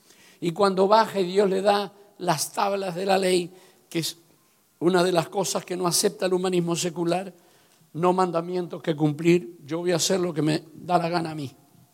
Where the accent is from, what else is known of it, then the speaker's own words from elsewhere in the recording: Argentina; moved away as an adult; Recuerdo que a los 28 años salí de Argentina